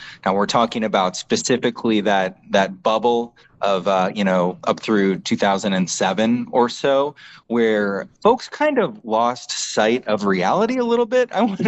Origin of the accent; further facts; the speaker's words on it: United States; So in my home country of the USA, that's a very small percentage compared to what it was, say, 20 years ago.